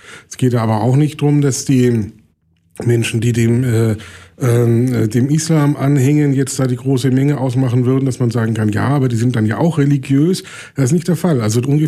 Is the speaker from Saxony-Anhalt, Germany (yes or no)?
no; Nuremberg, Bavaria, Germany; Wir sind ja aus Nürnberg und von daher eher Franken als Bayern.